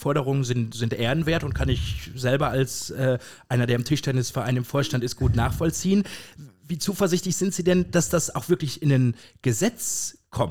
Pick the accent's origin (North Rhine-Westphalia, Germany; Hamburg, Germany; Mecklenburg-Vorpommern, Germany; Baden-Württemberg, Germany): North Rhine-Westphalia, Germany; Ich kann Ihnen aus meiner Heimat berichten, ich komme aus dem Sauerland.